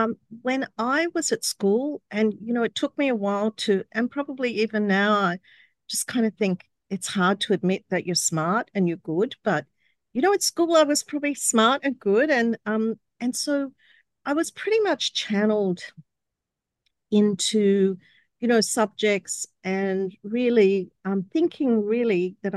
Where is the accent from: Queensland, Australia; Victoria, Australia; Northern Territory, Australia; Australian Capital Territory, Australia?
Australian Capital Territory, Australia; Canberra; I grew up in Canberra and I moved to Wollongong in a relationship at the time